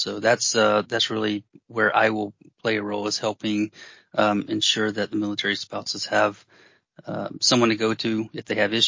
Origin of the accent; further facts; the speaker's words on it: Florida, United States; I was born and raised in Florida and attended the University of Alabama